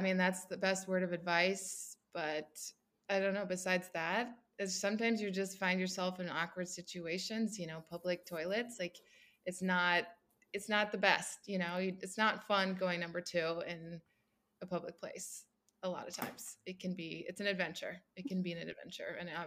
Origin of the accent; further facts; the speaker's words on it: Midwest, United States; Like you know, we're from the Midwest, so we're very like, you know, safe.